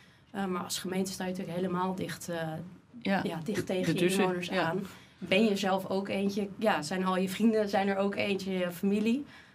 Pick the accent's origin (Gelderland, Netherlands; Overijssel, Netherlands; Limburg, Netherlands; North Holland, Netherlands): North Holland, Netherlands; Haarlem; Geboren, getogen in Haarlem. Ik woon inmiddels in de slachthuisbuurt, mijn vriendin. Daar hebben we recent een huis kunnen kopen. Eigenlijk eerst in de Transvaalbuurt gewoond.